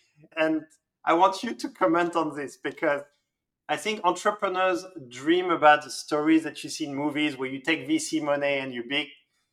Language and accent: English; Lille, Hauts-de-France, France; English is a second language; I'm from Lille